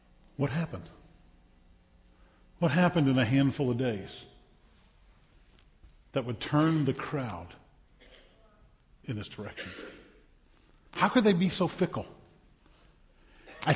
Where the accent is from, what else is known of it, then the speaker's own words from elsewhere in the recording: New Orleans, Louisiana, United States; I grew up in New Orleans, went to Mardi Gras parades all the time.